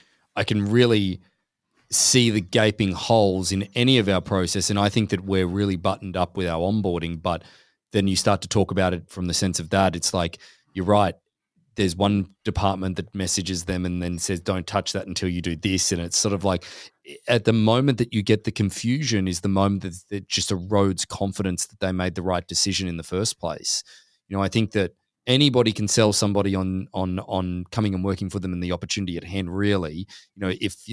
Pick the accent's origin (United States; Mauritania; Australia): Australia; when I came from Australia